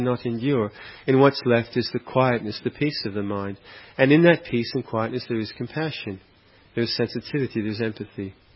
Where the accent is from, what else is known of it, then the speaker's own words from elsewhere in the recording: England, United Kingdom; I'm an Englishman anyway.